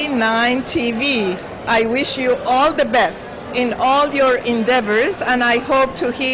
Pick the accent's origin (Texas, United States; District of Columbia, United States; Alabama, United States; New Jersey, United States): District of Columbia, United States; Washington; I come from Washington, D.C. in the United States.